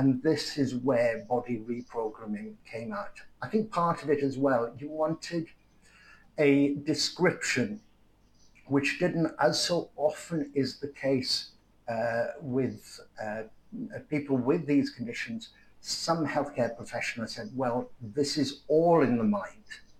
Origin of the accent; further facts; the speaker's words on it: Wales, United Kingdom; I suppose as a Welshman, I've always supported the underdog.